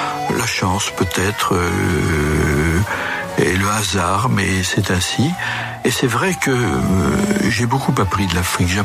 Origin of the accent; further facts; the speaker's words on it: Rennes, Brittany, France; born there; Père Breton, comme vous le rappelez, je suis né à Rennes, en 1933, l'année de l'avènement d'Hitler, et j'ai vécu ensuite dans d'autres régions de France. Ma mère était berrichonne, et j'appartiens, si vous voulez, à la France profonde